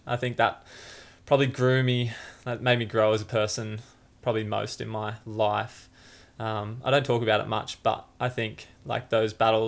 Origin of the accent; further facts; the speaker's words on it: Banora Point, New South Wales, Australia; But yeah, born in Tweed Heads, grew up in Benora Point, had both my parents, all living in Benora Point.